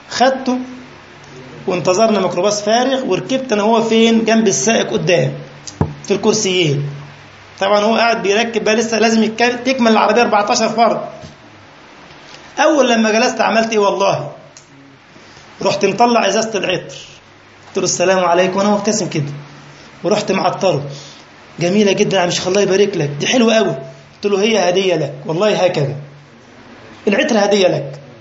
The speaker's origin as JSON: {"language": "Arabic", "country": "Egypt", "said": "انا متعود عندنا في مصر كما تعلمون في مواصله اسمها الميكروباص"}